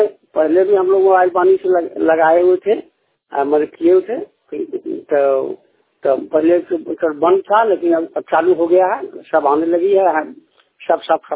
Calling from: Sohna, Bihar, India; गिधोर प्रखंड का सोहना ग्राम से बोलता हूँ कि अभी जो है हमारे गांव में स्वास्थ्य केंद्र जो है सारा व्यवस्था बढ़िया है

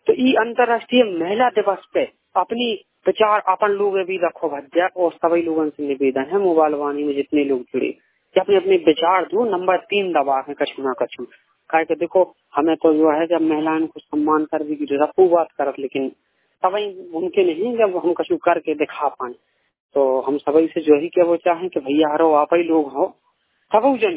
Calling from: Jhansi, Uttar Pradesh, India; हम झांसी बुंदेलखंड से हैंगे।

